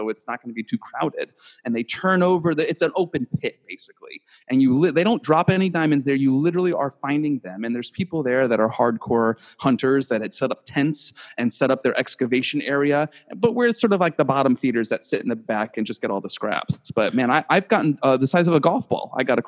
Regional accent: Elmira, New York, United States; I grew up in Elmira, New York, which is 5 hours or 4.5 hours west, western New York.

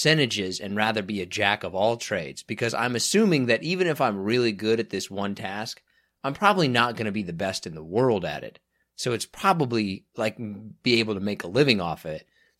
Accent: Derby, Kansas, United States; I was raised in Derby, Kansas, where you're essentially – look, and this is just how small places are.

